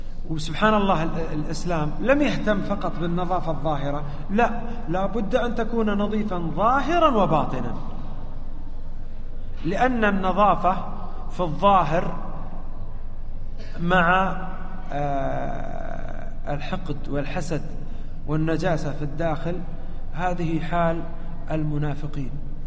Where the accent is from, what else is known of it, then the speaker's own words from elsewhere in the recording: Saudi Arabia; حنا عندنا في السعودية ما أدري أنا عندكم